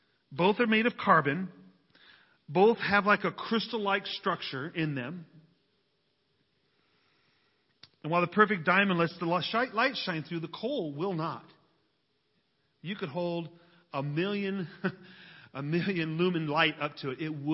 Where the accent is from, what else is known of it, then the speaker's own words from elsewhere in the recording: West Virginia, United States; I'm from West Virginia. My family's from West Virginia, so we know about coal.